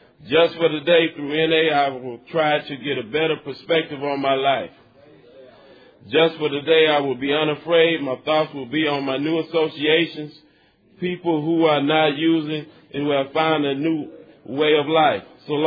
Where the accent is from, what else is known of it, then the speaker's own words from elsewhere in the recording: Detroit, Michigan, United States; I'm an addict from Detroit, Michigan.